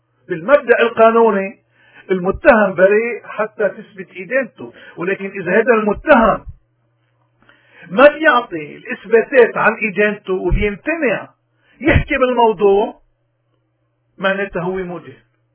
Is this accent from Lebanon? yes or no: yes; Lebanon; ولكن نحن كلبنانيين هذا المعيار منه معيار الدستور اللبناني